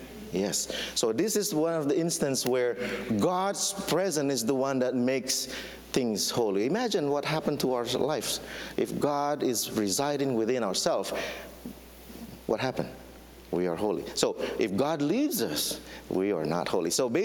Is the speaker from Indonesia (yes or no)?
yes; Indonesia; For example, I'm originally from Indonesia.